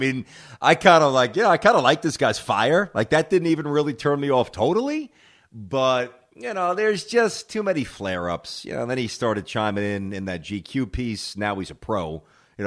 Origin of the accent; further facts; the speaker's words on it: New York, United States; I grew up on Avenue U. I used to go there every day with my mom and my sister, taking the B3 bus.